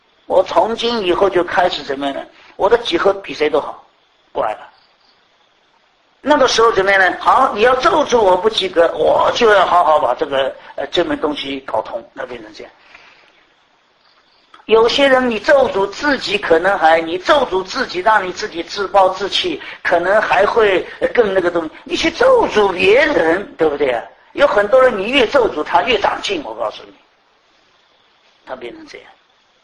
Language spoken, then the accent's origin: Chinese; Shanghai, China; 他知道我上海人怎么样